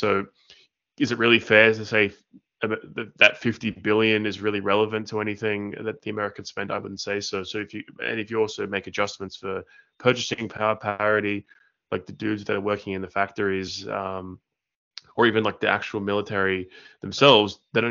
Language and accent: English; Sydney, New South Wales, Australia; I'm from Sydney, Australia, and I grew up around many Chinese people